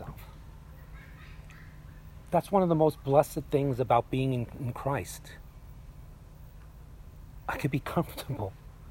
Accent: New York City, New York, United States; I grew up in New York City, and I lived in Chinatown, which is basically a ghetto, for 7 years of my life. And then my parents moved to a place called Corona, which is a ghetto.

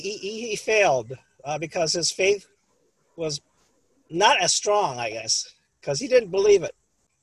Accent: Michigan, United States; Because, you know, I'm from the Midwest. I'm from Michigan.

